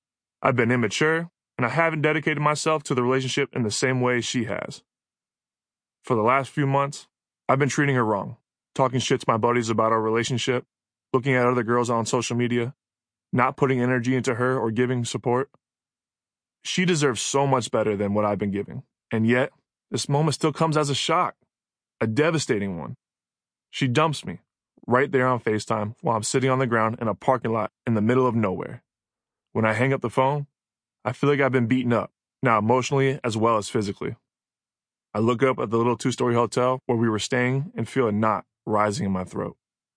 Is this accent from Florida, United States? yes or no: yes; Florida, United States; I come from Florida, which is beautiful in its own way, but it's nothing but flat, completely flat.